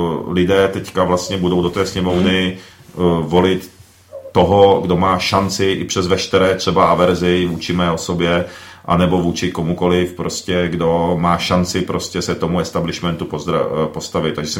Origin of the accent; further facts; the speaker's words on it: Zlín Region, Czechia; jsme ze Zlínského kraje z Moravy a prostě pocházím z věřící moravské rodiny.